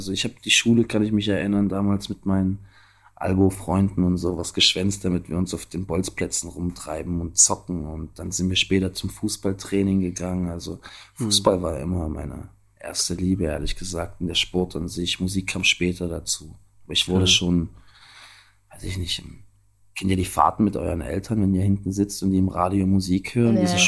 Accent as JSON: {"language": "German", "town": "Halle", "region": "Saxony-Anhalt", "country": "Germany", "tie": "born or raised there", "said": "meine Heimatstadt Halle."}